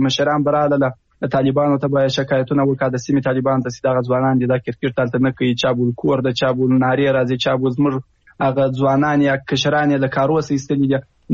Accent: Afghanistan; نو زه د یو افغان په حیث دغه ستونزې له تاسو سره شریکوم

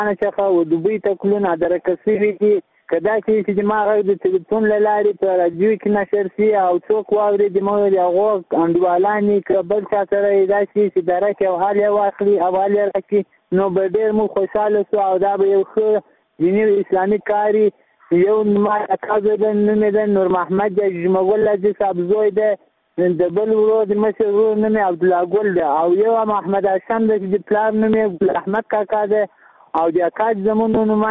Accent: Ghazni, Afghanistan; زه د غزنی ولایت دی واغز ولسوالۍ د شزګانو اوسیدم

